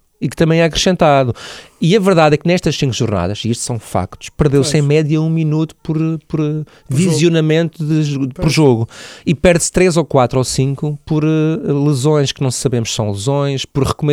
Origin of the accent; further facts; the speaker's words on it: Madeira, Portugal; isto é uma questão de pronúncia, sou madeirense